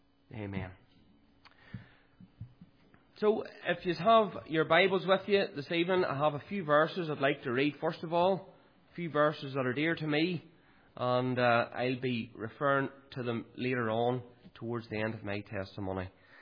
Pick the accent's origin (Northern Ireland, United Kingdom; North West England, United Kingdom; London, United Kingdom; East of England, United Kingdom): Northern Ireland, United Kingdom; Craigavon; born there; So I was born in Craigavon Area Hospital on the 29th of April, 1985